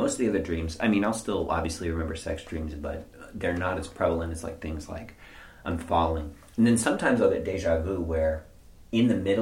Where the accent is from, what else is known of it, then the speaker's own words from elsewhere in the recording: Texas, United States; where I was in my current town, or the town I grew up in Texas.